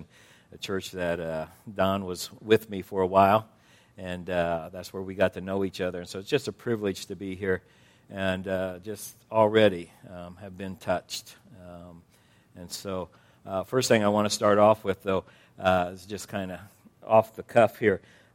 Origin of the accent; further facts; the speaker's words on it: Phoenix, Arizona, United States; I'm from Phoenix, land of the hot.